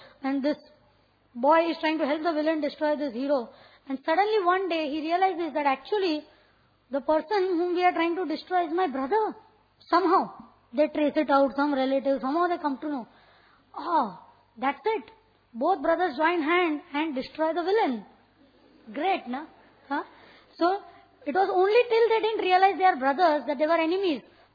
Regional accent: India; Whether you are from America, you are from Russia, you are from I am from India, wherever, we are all one.

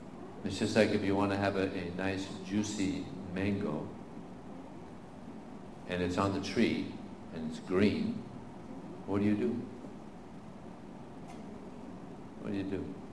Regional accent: United States; I tell them, listen, I'm an American.

